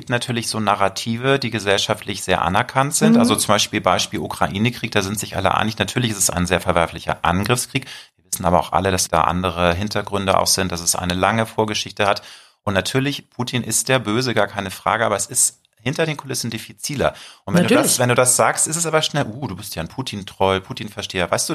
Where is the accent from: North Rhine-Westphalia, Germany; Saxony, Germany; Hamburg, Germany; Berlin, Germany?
Hamburg, Germany; Ich bin ja auch Hamburger Jung